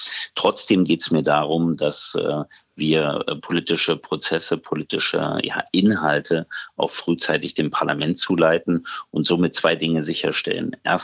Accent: Thuringia, Germany; wir haben als Thüringer sogar eine spezielle Perspektive in diese Diskussion mit einzubringen

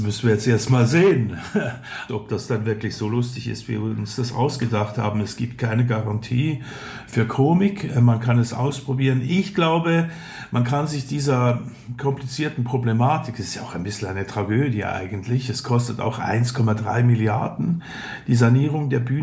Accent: Switzerland; Zwei Schweizer kümmern sich um deutsche Bauprobleme.

